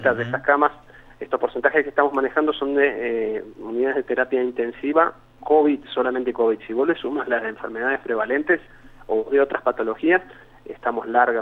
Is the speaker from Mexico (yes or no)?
no; Córdoba, Argentina; born there; yo nací aquí en Córdoba